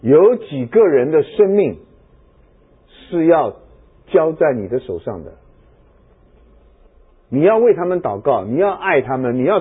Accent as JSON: {"language": "Chinese", "region": "Hunan", "country": "China", "said": "我说我不是，我湖南人。"}